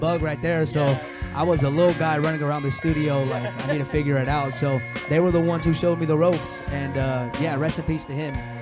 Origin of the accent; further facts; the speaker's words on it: San Bernardino, California, United States; What's going on, guys? … from San Bernardino, California.